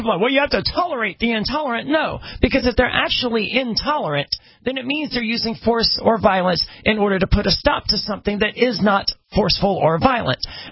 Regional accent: Mississippi, United States; I would regularly go around topless. I'm from Mississippi. That's what we did, right?

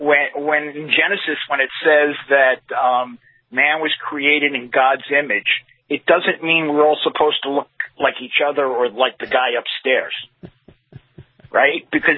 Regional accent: New York, United States; Well, I'm from New York.

